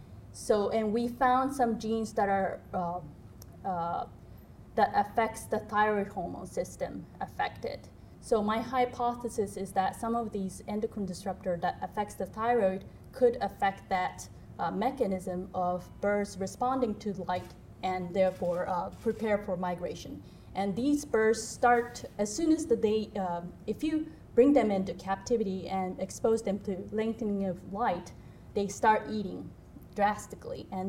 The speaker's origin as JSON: {"language": "English", "country": "Japan", "said": "So I'm originally from Japan"}